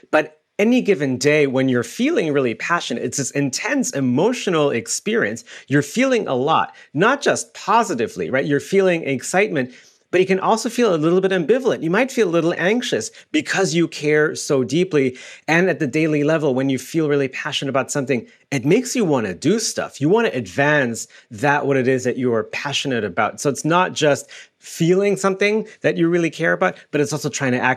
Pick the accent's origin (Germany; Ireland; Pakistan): Germany; English is a second language; moved away as an adult; now in United States; So I came to the US to pursue my PhD. I was originally born and raised in Germany